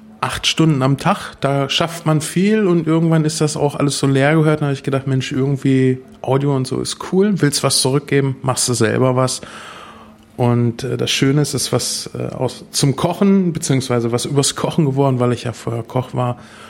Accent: Espelkamp, North Rhine-Westphalia, Germany; born there; now in Minden, Germany; ich komme, gebürtig bin ich aus Espekamp, eine sehr schöne kleine Stadt, bin dann in der Nähe von Minden jetzt beheimatet, in den beschaulichen Roten Uffeln

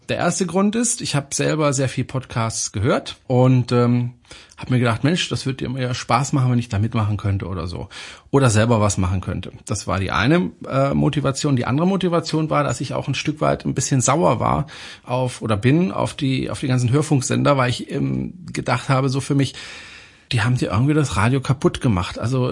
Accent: Freiburg, Baden-Württemberg, Germany; born there; also born or lived in Stuttgart; now in Horb am Neckar, Germany; Ich bin gebürtiger Freiburger. Mein Vater ist Franzose, meine Mutter ist Deutsche, deswegen bin ich auch zweisprachig aufgewachsen. Bin dann über Stuttgart schließlich nach Horb am Neckar gelandet.

